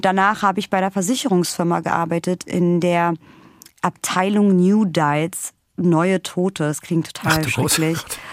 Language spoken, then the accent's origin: German; Berlin, Germany; first language Russian; German is a second language; also born or lived in Vienna, Austria; Eltern kommen aus der ehemaligen Sowjetunion. Meine Mutter aus dem Aserbaidschan, mein Vater aus Georgien. Zu Hause haben wir Russisch gesprochen. Geboren bin ich in Wien, aufgewachsen in Berlin.